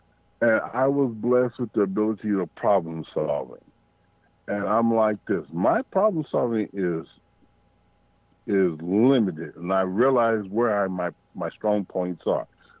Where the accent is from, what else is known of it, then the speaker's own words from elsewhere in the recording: United States; I'm like this. I am an American.